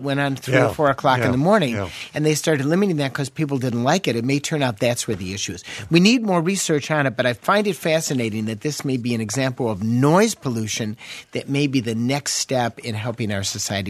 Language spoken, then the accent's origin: English; Chicago, Illinois, United States; I come from Chicago and brought a number of kids home from college